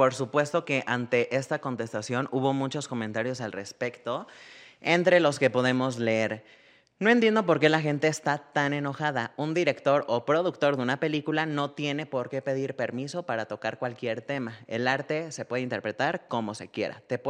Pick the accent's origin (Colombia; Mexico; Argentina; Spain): Mexico; al menos como mexicano